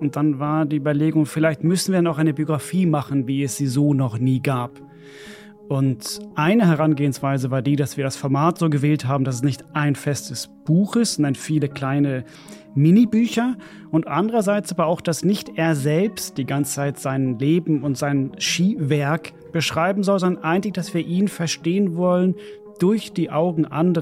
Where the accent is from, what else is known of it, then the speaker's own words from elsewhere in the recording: Finland; aber als Finne war das natürlich so, man durfte einmal pro Jahr in die Alpen eine Woche